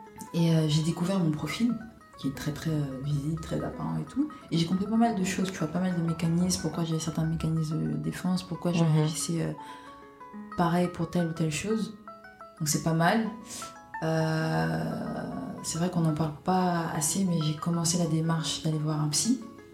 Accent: Cameroon; enfin, bon, voilà, je suis camerounaise

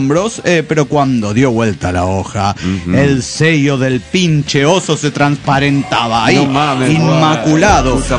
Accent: Guadalajara, Jalisco, Mexico; de Guadalajara, Jalisco, México.

